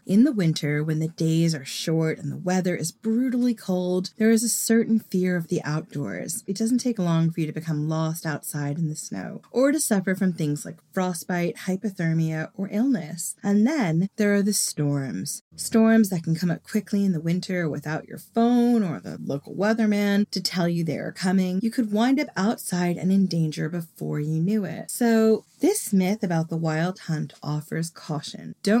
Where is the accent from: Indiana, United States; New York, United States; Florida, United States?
New York, United States; I grew up on Long Island. I grew up sort of coastal, and we would get these raging storms that would just attack in the winter